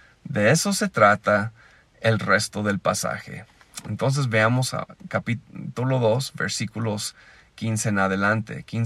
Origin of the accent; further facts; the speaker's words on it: Pátzcuaro, Michoacán, Mexico; de Pátzcuaro